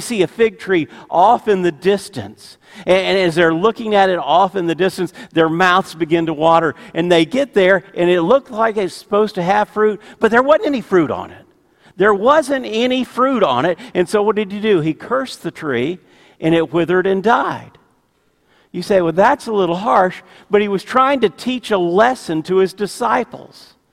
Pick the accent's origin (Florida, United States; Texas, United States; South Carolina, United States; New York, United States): Florida, United States; I grew up in Florida, and in the backyard of my house, we had these oranges.